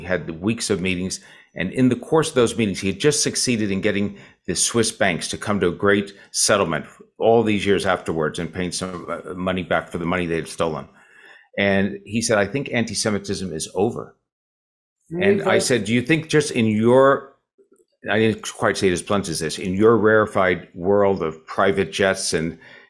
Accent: San Francisco, California, United States; So while she was growing up in that environment, I was growing up in San Francisco with a Jewish father, secular Jewish father, obviously, because he married a Catholic, Italian-American Catholic.

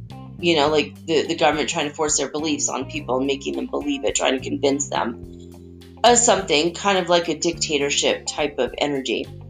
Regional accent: Minnesota, United States; I grew up in Minnesota, and I've seen I've seen a lot of auroras in my day.

